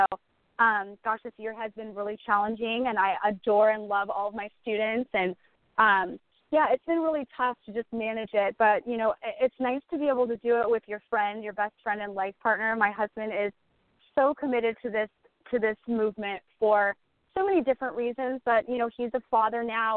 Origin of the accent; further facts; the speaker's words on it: Orange County, California, United States; now in San Diego, United States; I'm from Orange. Orange County, California, born and bred. I've been in Orange County for a long time.